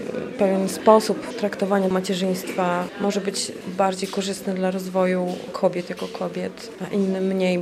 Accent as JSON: {"language": "Polish", "town": "Białystok", "region": "Podlaskie Voivodeship", "country": "Poland", "tie": "born or raised there", "said": "to miejsce i Podlasie, i Białystok, w którym się wychowałam, cały czas ma na mnie ogromny wpływ."}